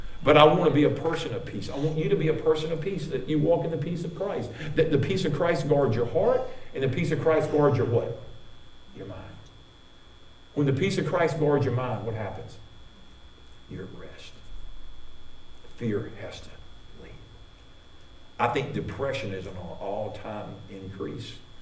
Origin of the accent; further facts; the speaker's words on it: United States; And I'll be honest with you right now, as an American, I'm looking at our country, I just feel like, oh my goodness, it's crazy now.